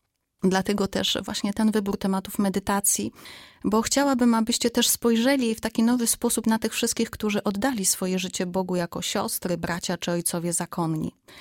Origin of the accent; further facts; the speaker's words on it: Skierniewice, Łódź Voivodeship, Poland; jestem siostrą apostolinką, pochodzę ze Skierniewic